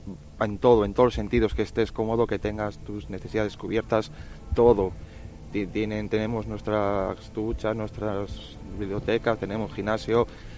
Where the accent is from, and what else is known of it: León, Castile and León, Spain; now in Madrid, Spain